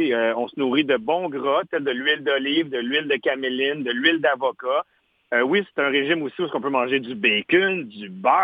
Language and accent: French; Quebec, Canada; je suis un entrepreneur de la région de l'Outaouais